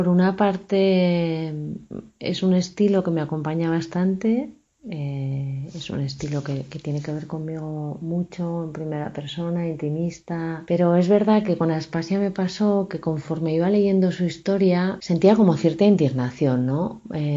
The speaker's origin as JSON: {"language": "Spanish", "region": "Navarre", "country": "Spain", "said": "Yo soy de Navarra y tenemos, por fortuna, unas buenas bibliotecas"}